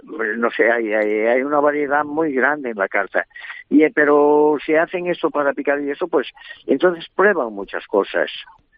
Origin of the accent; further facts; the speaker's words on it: Galicia, Spain; Mire, en Galicia, yo soy gallego, y en Galicia siempre se decía una cosa